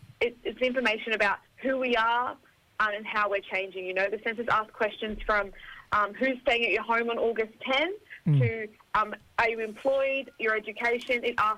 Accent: Tamworth, New South Wales, Australia; now in Canberra, Australia; I'm a Gamilaroi woman from Tamworth, New South Wales.

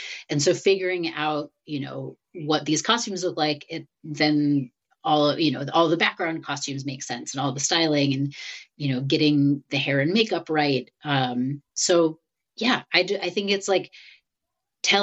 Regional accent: Midwest, United States; Yeah, I grew up in the Midwest.

